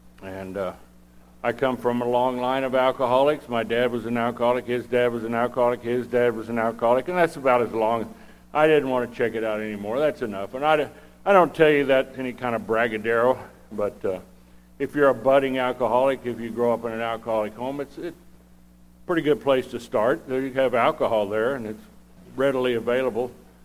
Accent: Texas, United States; also born or lived in Oklahoma; I grew up in the Midwest, Texas, Oklahoma, Panhandle, where the men are men and the sheep are unscared. No man's land.

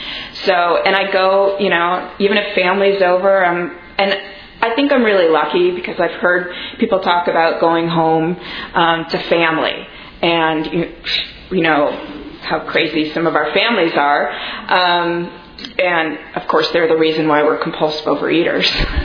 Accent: Los Angeles, California, United States; So I grew up in Los Angeles, and I was a fairly normal sized kid when I, you know, up until about the age of 11.

